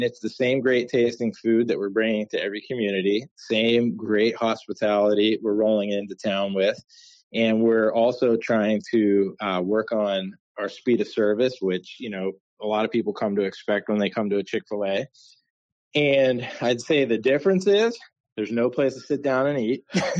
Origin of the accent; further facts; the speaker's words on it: Pennsylvania, United States; And we absolutely fell in love with the area because we're originally from Western Pennsylvania.